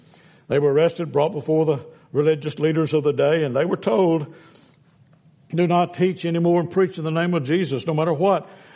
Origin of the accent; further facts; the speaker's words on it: Louisiana, United States; Now, I grew up in Webster Parish.